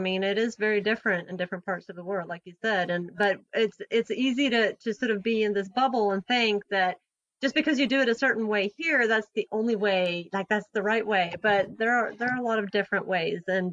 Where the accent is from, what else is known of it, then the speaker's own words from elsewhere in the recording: Sweden; now in United States; I grew up in Sweden, but then also I didn't know how much had changed because I'd been gone for 15 years.